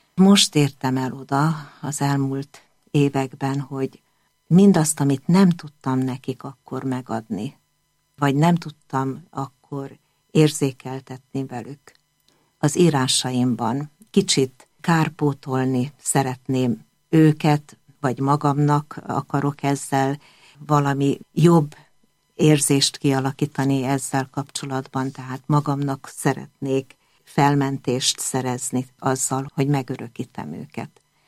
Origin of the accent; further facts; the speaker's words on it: Tunyog, Szabolcs-Szatmár-Bereg, Hungary; born there; Szatmár megyében, kicsi kis falvakban, egy kis faluban születtem, Tunyogon, amit most Tunyogmatolcsnak neveznek.